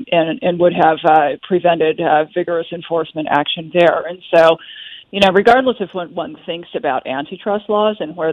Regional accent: Connecticut, United States; right now, one of my home state senators, very, very liberal, Richard Blumenthal, sounds like he is very, very up in arms about this

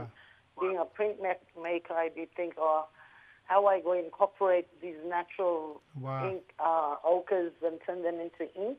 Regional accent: Badu Island, Queensland, Australia; I'm an Argan woman from Badu Island.

